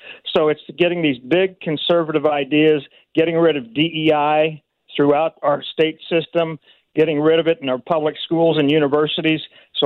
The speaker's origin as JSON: {"language": "English", "town": "Hannibal", "region": "Missouri", "country": "United States", "tie": "born or raised there", "said": "from St. Louis up to my hometown of Hannibal, we ran the board on"}